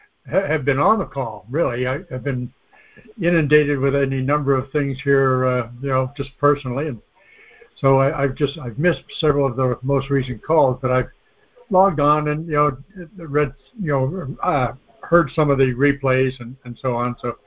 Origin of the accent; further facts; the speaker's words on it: Canada; I think because I'm Canadian